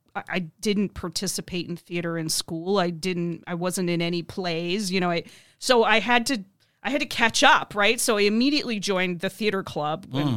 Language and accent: English; Sarasota, Florida, United States; No. I am originally from Sarasota. I'm a Florida girl.